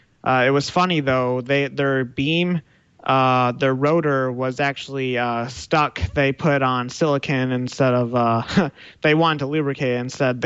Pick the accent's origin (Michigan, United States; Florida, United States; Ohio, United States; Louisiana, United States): Michigan, United States; Plymouth; now in Mountain View, United States; Currently, I am in Mountain View, but I'm a native of Plymouth, Michigan, and a Crimson Tide fan.